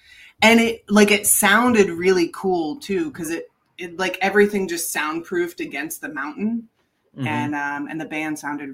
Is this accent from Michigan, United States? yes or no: yes; Michigan, United States; I'm from Michigan, I'm from the Midwest, and in the Midwest you don't really, there's not as many bars.